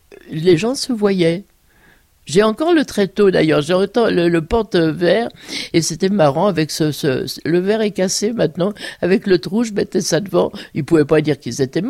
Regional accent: Switzerland; born there; je suis née en Suisse. D'ailleurs, je suis née à quelques mètres de la France. Et j'avais une mère française.

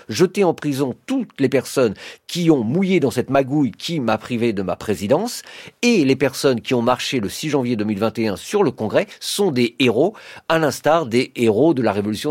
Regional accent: United States; nous autres, aux États-Unis, puisque je suis américain et que je vis là-bas

